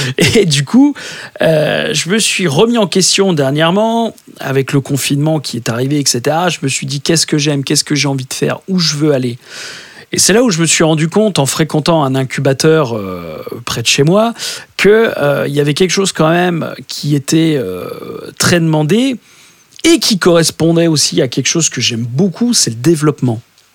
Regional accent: Épinal, Grand Est, France; moi, je suis d'Épinal, hein, donc sur Épinal, environ Nancy, Strasbourg, Metz, etc.

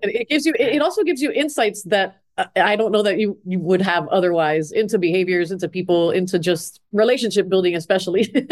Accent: Miami, Florida, United States; So my parents were Cuban. So I grew up in Miami, moved around a little bit, but basically mostly went to school in Florida, went to college in Florida International University.

